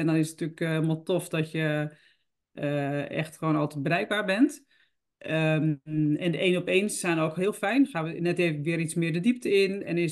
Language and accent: Dutch; Friesland, Netherlands; Opgegroeid in Friesland. Noordelijke instelling misschien.